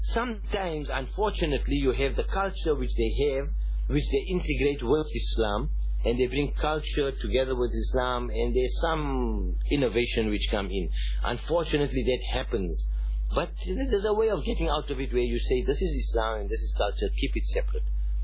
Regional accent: South Africa; We, for example, as South African Indians, and in particular I say South African Indians

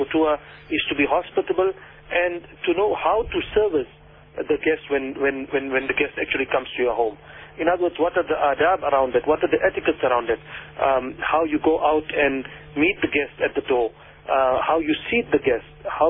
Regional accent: South Africa; Then I think we are not doing too bad yet, all as South African Muslims.

